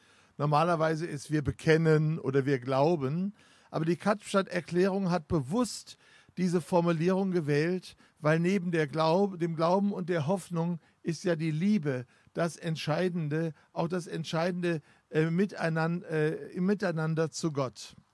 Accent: Germany; Wir als Deutsche, als kritische Masse dazwischen und haben miteinander Jesus gefeiert.

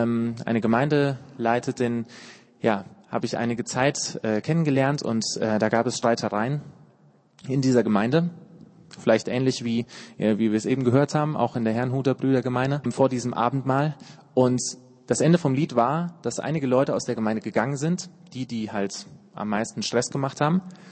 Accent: Hesse, Germany; Ich komme aus dem FEG-Hintergrund, so aus dem hessischen Hinterland, über die 7 Berge da hinten.

